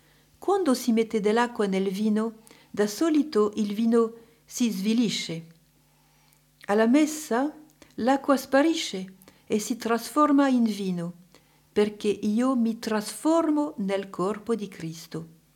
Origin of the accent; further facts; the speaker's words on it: France; Italian is a second language; Vedete, io sono francese, anche voi italiani